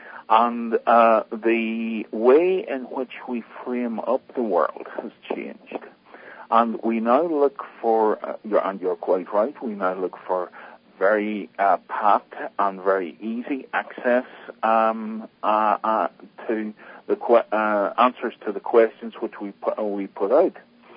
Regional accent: Ireland; Well, I come from Ireland, and as I was saying at the very start, Patricia, I grew up in a very remote area.

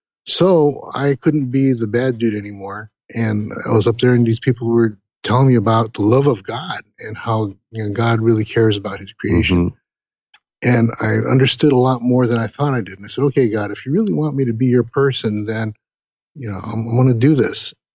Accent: Los Angeles, California, United States; I grew up in East LA, so I tell everybody, yeah, it's somewhere between, you know, enchiladas and barbecue with a little spiritual sauce on the side.

